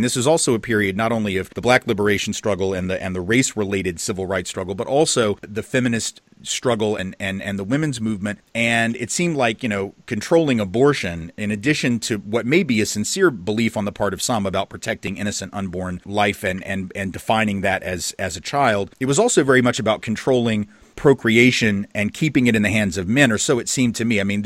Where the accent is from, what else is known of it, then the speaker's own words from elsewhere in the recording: Nashville, Tennessee, United States; ever since I was a kid growing up in Nashville. And I've always lived in the South.